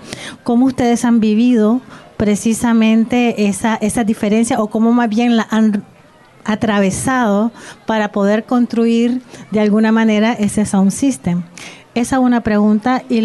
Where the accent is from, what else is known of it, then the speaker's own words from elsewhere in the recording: Nicaragua; yo soy de Centroamérica, en Nicaragua, y bueno, toda la parte de Nicaragua, de la costa Caribe, es creole y con mucha influencia jamaiquina. Yo vengo de un barrio más mestizo, pero barrio popular.